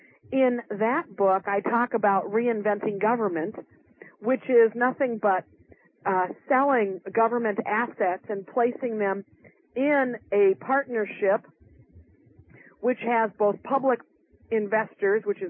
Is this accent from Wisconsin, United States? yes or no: yes; Racine, Wisconsin, United States; I mean, I used to work at the Racine Water Department where I grew up in Racine, Wisconsin.